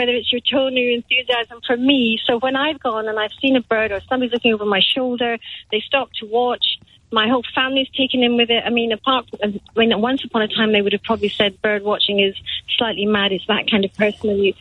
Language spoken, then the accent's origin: English; Scotland, United Kingdom; bearing in mind I'm Scottish